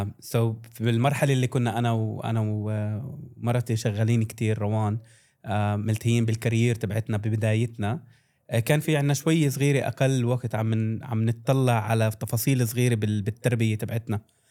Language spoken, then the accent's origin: Arabic; Palestine; now in Dubai, United Arab Emirates; أنا فلسطيني مقيم حاليا في دبي